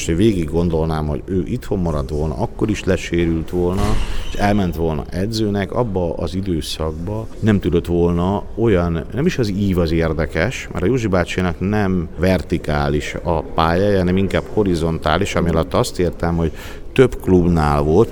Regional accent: Nábrád, Szabolcs-Szatmár-Bereg, Hungary; én egy Szabolcs-Szatmár megyei kis településen nőttem fel, tehát a kontraszt, ez egy pont telefonbeszélgetés, ez ott hangzott el, 900 fős Nábrádon, faluban

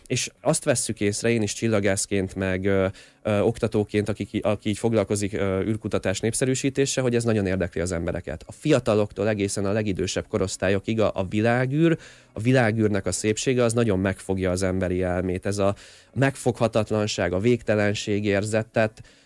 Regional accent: Vác, Pest, Hungary; én váci vagyok, Budapesttől nem messze lakom

